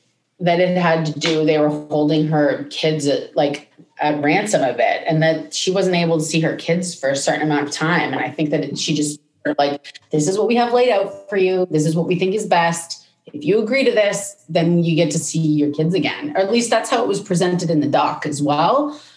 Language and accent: English; Nova Scotia, Canada; sometimes when I go back to home in Nova Scotia, I'll talk a little bit more like I'm from the East Coast.